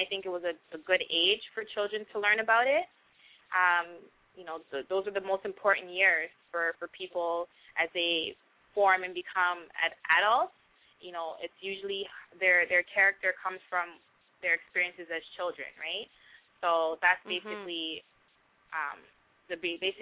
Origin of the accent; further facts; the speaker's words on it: Canada; growing up in Canada and being born in Canada in school